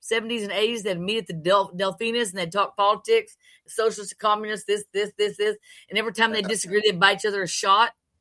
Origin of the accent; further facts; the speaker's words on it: Texas, United States; I'm from Texas. Give me a break.